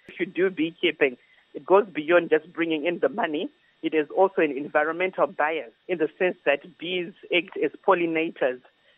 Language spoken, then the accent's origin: English; Harare, Zimbabwe; I'm from Harare, Zimbabwe.